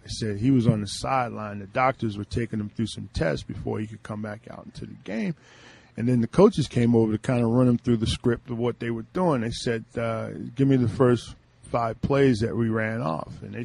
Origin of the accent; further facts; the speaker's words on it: New Jersey, United States; Well, one, growing up in New Jersey.